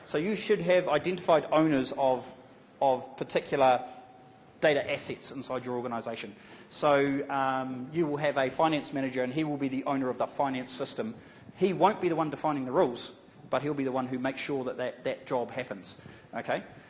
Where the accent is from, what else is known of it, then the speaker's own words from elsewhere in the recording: Wellington, New Zealand; I'm from Wellington, man, you have to excuse me, right? We don't have that many fingers down there.